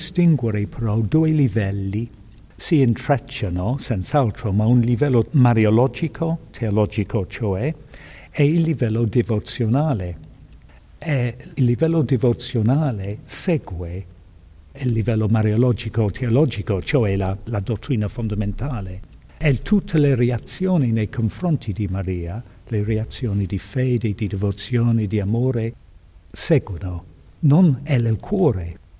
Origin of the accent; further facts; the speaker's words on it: England, United Kingdom; Italian is a second language; Mi piace molto perché, essendo inglese, noi non ce l'abbiamo.